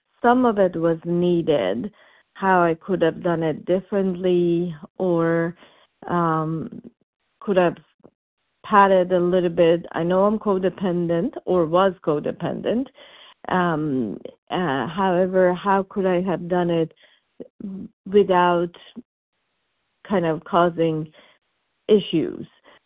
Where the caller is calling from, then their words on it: California, United States; I'm calling from California.